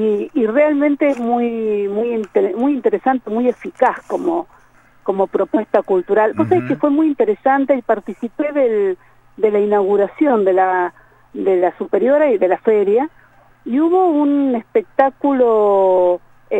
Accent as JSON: {"language": "Spanish", "region": "San Juan", "country": "Argentina", "said": "yo no soy de Rawson, soy de Capital"}